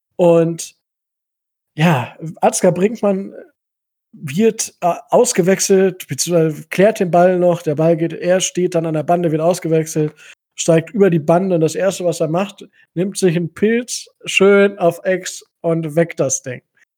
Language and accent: German; Kalkriese, Lower Saxony, Germany; also ich komme ja aus Kalkriese, also für die Leute, die es kennen, bei Osnabrück